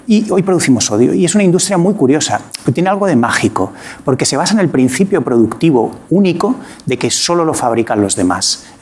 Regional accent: Spain; Yo como me considero un buen español, odio un montón de cosas.

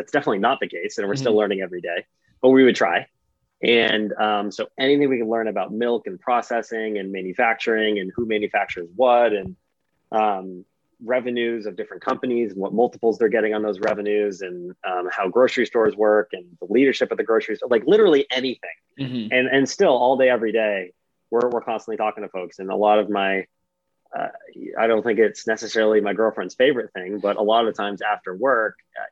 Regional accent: Massachusetts, United States; this is just like classic kid growing up in the Northeast, right outside Boston.

